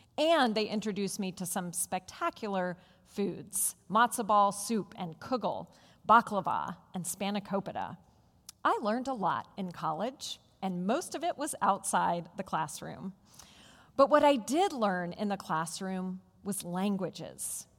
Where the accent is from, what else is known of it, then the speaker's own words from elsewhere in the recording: Virginia, United States; now in Vermont, United States; I was raised in Southwest Virginia. I went to school and church mostly with people from a similar cultural, religious, political background.